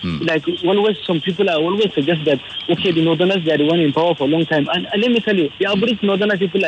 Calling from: Ikeja, Lagos, Nigeria; I'm calling from Ikeja.

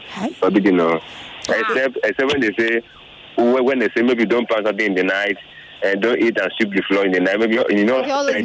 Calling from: Lekki, Lagos, Nigeria; I'm calling from Lekki.

